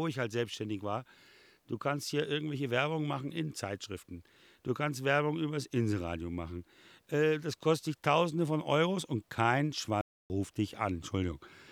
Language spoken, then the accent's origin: German; Northern Germany, Germany; Ja, habe ich schon verstanden, auch als Norddeutscher.